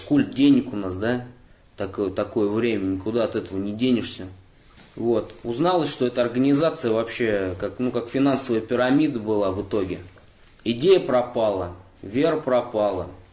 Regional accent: Moscow, Russia; Да, я из Москвы.

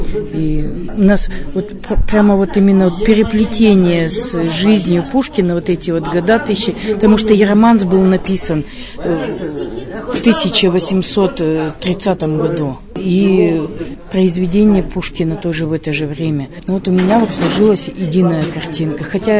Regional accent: Kedrovka, Russia; Мы из Кедровки, Березовской.

